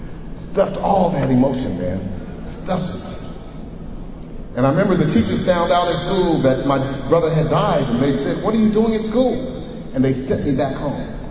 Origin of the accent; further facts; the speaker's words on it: Pueblo, Colorado, United States; also born or lived in Clovis, New Mexico / Odessa, Texas; I was born in Clovis, New Mexico, raised in Pueblo, Colorado, and Odessa, Texas. These little small towns in the Midwest, right?